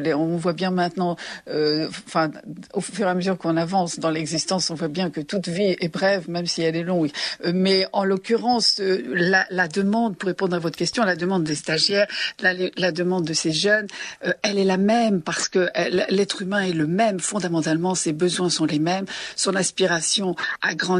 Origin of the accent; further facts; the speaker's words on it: Brittany, France; Et puis probablement en tant que bretonne aussi, au départ j'ai un sens de la fidélité.